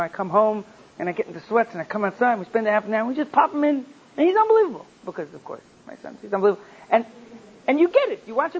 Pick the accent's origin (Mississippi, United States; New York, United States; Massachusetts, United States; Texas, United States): New York, United States; New York City; You know, I grew up in New York City